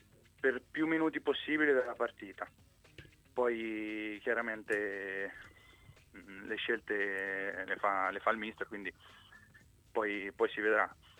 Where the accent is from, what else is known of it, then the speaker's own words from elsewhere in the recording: Ancona, Marche, Italy; parlando da anconetano